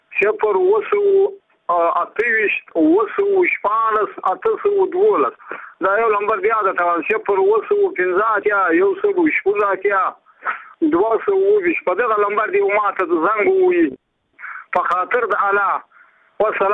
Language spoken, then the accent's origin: Pashto; Badghis, Afghanistan; زه په خپل د بادغیس ولایت یم